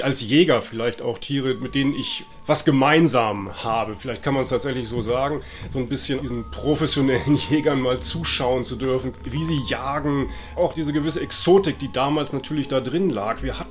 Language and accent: German; Lower Saxony, Germany; born there; Ich bin tatsächlich nicht im Harz geboren, sondern in der Nähe von Bremen im Kreis Osterholz. Von dort bin ich zum Studium dann nach Göttingen gegangen